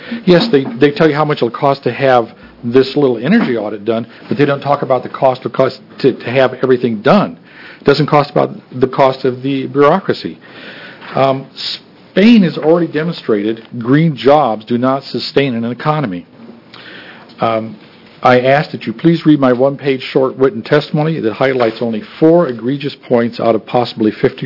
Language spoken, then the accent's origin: English; Oregon, United States; I'm from Linn County.